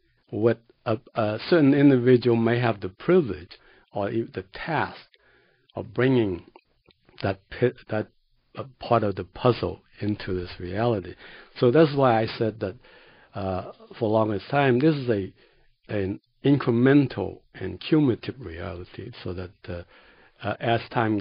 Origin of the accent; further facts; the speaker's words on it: China; because I came from China, I knew there are a lot of legends and folklores